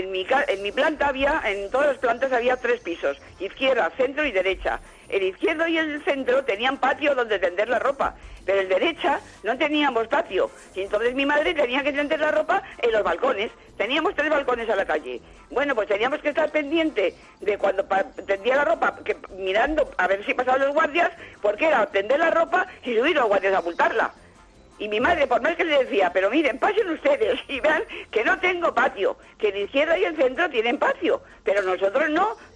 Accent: Madrid, Community of Madrid, Spain; moved away as an adult; now in Almería, Spain; Yo soy madrileña, vivo hace 40 años en tu tierra, en Almería.

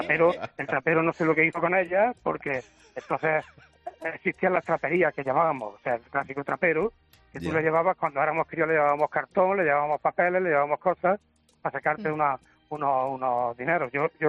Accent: Andújar, Andalusia, Spain; now in Navarre, Spain; yo hice una mudanza desde mi pueblo, que es Andújar, le hicimos a Navarra

